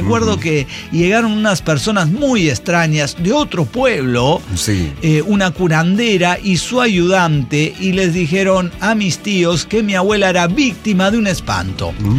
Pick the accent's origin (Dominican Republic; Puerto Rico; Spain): Puerto Rico; Mayagüez; En mi ciudad natal, Mayagüez, ahí Puerto Rico.